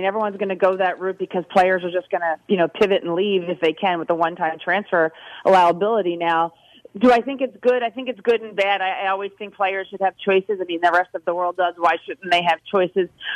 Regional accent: Northeast, United States; I mean, I grew up in the Northeast. I was a Big East fan.

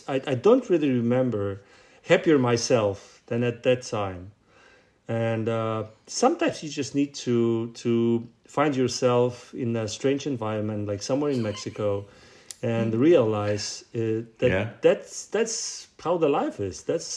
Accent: Poland; English is a second language; So I said, I'm from Poland.

